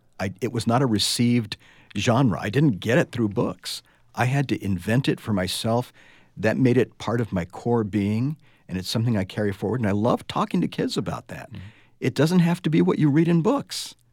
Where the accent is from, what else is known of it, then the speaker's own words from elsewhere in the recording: Nogales, Arizona, United States; I grew up in Nogales. I was born there and I grew up there. And so I lived not only in an Arizona small town, but also on the border and in the desert, you know, just placed in the great, wild, wonderful Sonoran Desert.